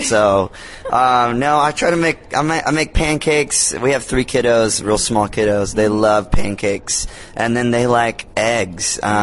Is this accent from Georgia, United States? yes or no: yes; Georgia, United States; And I grew up in South Georgia where you drive a truck.